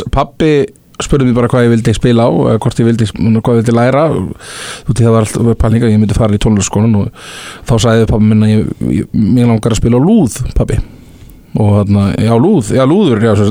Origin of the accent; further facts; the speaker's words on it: Keflavík, Southern Peninsula, Iceland; Ég er úr Keflavík, já Jú